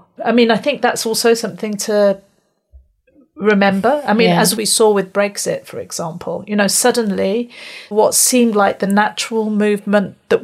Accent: Canada; I'm from Canada.

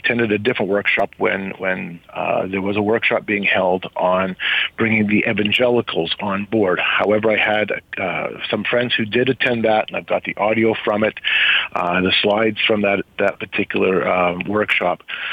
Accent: Canada; I'm from Canada

